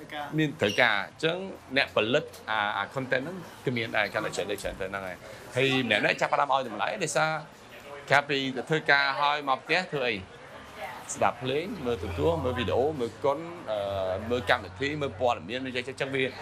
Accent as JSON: {"language": "Khmer", "country": "France", "tie": "born or raised there", "also_born_or_lived": "Svay, Cambodia", "moved": "as an adult", "lives_now": "Cambodia", "said": "ពីជំនាន់ពីឆ្នាំ1971ហើយ1975ហ្នឹងមកដល់ពតហ្នឹងខ្ញុំទៅស្រុកប្រាំងពួកគ្រួសារខ្ញុំទៅទៅស្រុកស្រុកប្រាំងហើយខ្ញុំធំនៅស្រុកប្រាំងឯងបានពេលបានខ្ញុំត្រឡប់មកនៅស្រុកខ្មែរវិញ25ឆ្នាំមុន27ឆ្នាំមុនឆ្នាំ1993"}